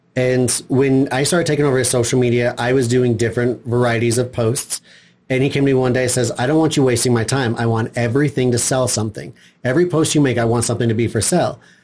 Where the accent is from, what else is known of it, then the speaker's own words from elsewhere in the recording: Heber City, Utah, United States; Yeah, so I'm from Heber City, and I run a little company, Timp Top Local Marketing.